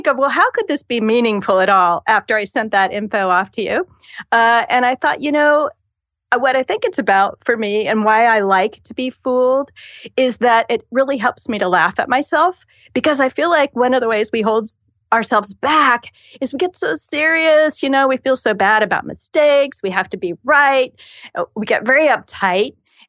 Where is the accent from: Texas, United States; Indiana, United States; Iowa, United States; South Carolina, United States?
Indiana, United States; Oh, I grew up in Indiana